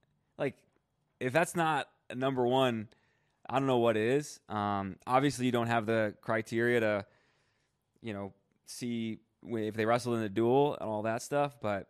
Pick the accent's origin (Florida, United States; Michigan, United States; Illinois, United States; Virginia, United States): Michigan, United States; I'm from Michigan.